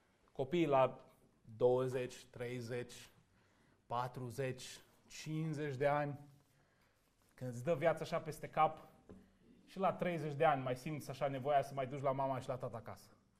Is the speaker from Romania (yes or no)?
no; New York, United States; când mă duc acasă, la biserica în care am crescut, la New York, parcă mă simt altfel.